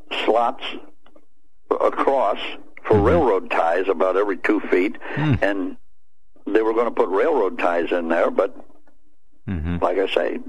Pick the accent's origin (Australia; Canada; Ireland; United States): Ireland; I'm an Irishman.